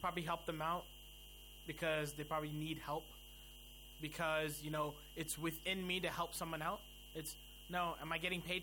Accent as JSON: {"language": "English", "town": "Houston", "region": "Texas", "country": "United States", "tie": "born or raised there", "moved": "as an adult", "said": "I am from America, specifically from Houston, Texas. So I was born and brought up over there."}